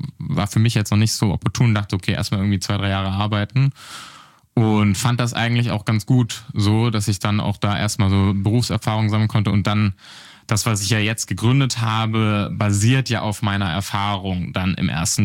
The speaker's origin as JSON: {"language": "German", "region": "Southern Germany", "country": "Germany", "tie": "born or raised there", "said": "Ich komme aus Süddeutschland, Wiegs am Rand, ein kleines Dorf, 400 Einwohner und bin da aufgewachsen"}